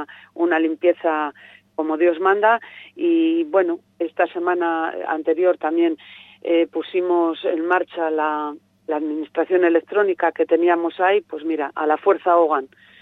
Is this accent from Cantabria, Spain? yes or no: yes; Laredo, Cantabria, Spain; ciudadana y laredana, pero luego como alcaldesa de este pueblo estoy súper orgullosa, no, lo siguiente, de mi pueblo.